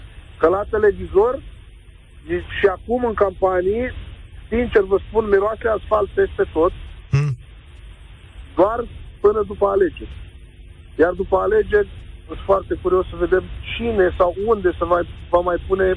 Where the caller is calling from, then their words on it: Suceava, Suceava County, Romania; Sunt din Suceava.